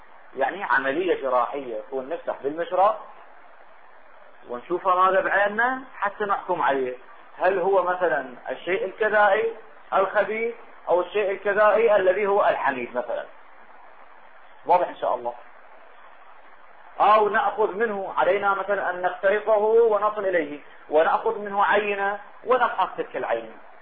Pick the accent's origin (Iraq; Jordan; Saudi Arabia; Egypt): Iraq; احنا عندنا بالعراق طبيب عيون، طبيب صدرية، طبيب قلبية